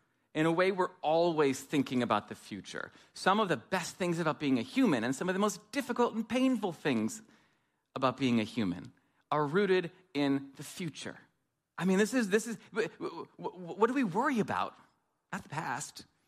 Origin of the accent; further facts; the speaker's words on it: New York, United States; I'm not from around here. My wife, Quina, is. I grew up in Western New York State, Cattaraugus County, about an hour south of Buffalo, down in the sticks.